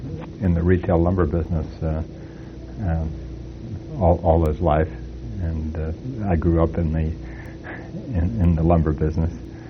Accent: Fisher, Minnesota, United States; also born or lived in East Grand Forks; What we moved from East Grand Forks to a small town called Fisher, Minnesota

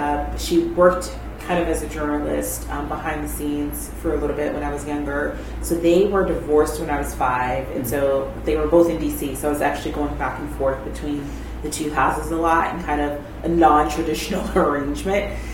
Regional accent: Washington, District of Columbia, United States; when I was 6 weeks old, I moved to D.C. And so I grew up in Washington.

